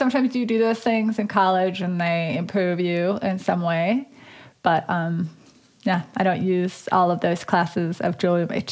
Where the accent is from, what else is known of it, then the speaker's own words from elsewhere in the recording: Dickinson, North Dakota, United States; In Dickinson, North Dakota.